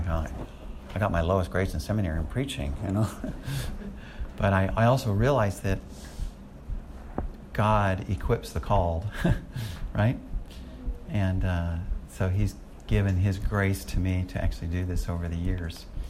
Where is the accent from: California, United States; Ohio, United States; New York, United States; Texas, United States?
California, United States; I'm very familiar with fog because I'm from the San Francisco area.